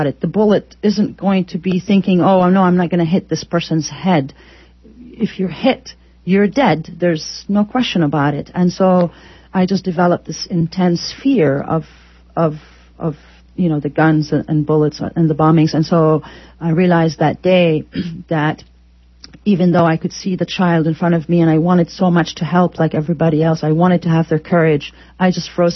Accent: United States; And I always felt so frustrated as an American specifically

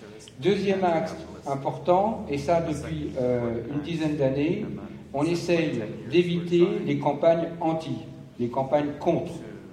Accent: France; Alors, paradoxalement, je suis français

